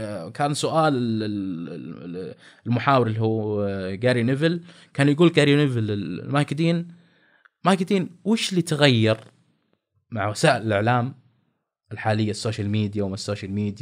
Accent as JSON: {"language": "Arabic", "country": "Saudi Arabia", "said": "على اي شيء موجود عندنا بالسعوديه نربطه في العالم"}